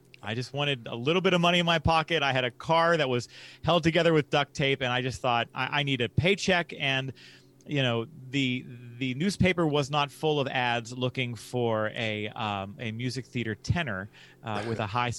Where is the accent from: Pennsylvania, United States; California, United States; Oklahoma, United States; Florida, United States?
Pennsylvania, United States; Pittsburgh; eventually became the head of health education and promotion at the University of Pittsburgh, in my hometown of Pittsburgh